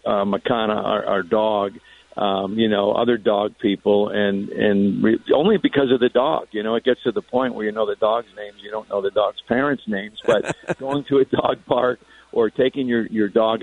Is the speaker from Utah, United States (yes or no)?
no; Connecticut, United States; it makes me think of my friend Bruce Richmond when I grew up in Connecticut.